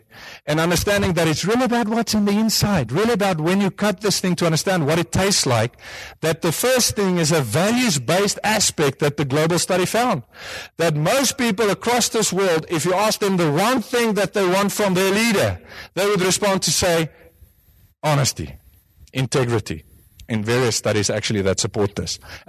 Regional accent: Pretoria, Gauteng, South Africa; I grew up in Pretoria. I was in the best Afrikaans boys' high school in the entire world.

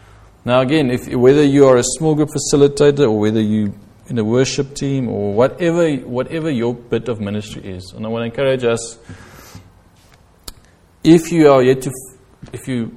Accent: South Africa; now in United Kingdom; I came over from South Africa and I was working in London.

